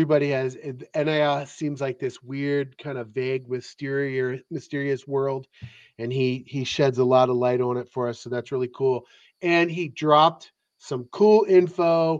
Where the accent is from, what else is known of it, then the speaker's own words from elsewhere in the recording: Baltimore, Maryland, United States; I grew up in Baltimore, and even when I was a kid in the 80s, it was starting to.